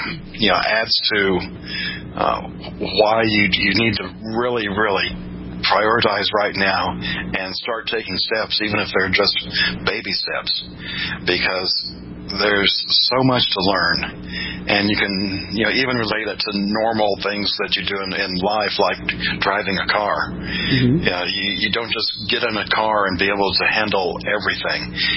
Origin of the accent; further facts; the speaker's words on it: Texas, United States; And, you know, I've talked about, I grew up in Southeast Texas.